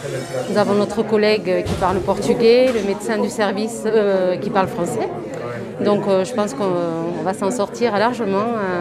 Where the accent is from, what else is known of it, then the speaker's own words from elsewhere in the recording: Occitanie, France; Je viens de l'Ariège.